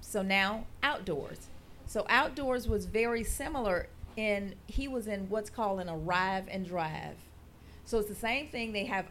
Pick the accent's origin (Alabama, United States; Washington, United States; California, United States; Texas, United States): Alabama, United States; Atmore; I grew up, and I'm extra country. I am from Atmore, Alabama.